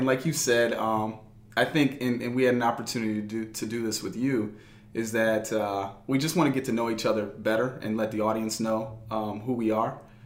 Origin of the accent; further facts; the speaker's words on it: Bowling Green, Ohio, United States; I mean, I grew up in Bowling Green, Ohio. The son of a white mother and a black father in the 80s